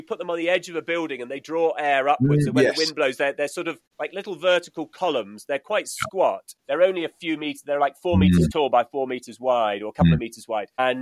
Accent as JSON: {"language": "English", "town": "Edinburgh", "region": "Scotland", "country": "United Kingdom", "tie": "born or raised there", "said": "I was outdoors all the time as a kid. I was very lucky. I grew up in Edinburgh."}